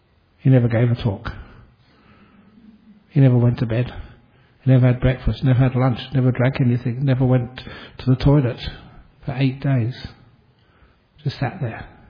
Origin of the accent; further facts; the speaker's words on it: London, United Kingdom; I grew up in London